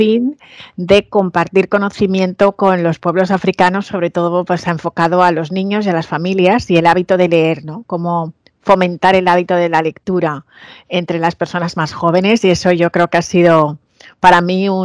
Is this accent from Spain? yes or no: yes; Spain; era negra y realmente igual no podía representar un proyecto, y siempre teniendo que justificar el por qué soy española